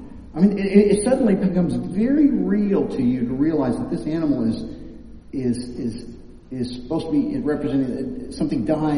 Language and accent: English; Kansas, United States; Now, I gotta tell you, I'm from Kansas. I grew up around farms, and I love to hunt